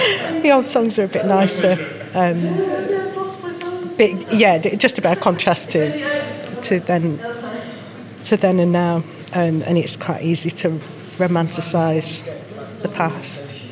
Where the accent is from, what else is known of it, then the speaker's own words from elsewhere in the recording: Nottingham, East Midlands, United Kingdom; I'm from Nottingham, and I am a folk singer and an artist.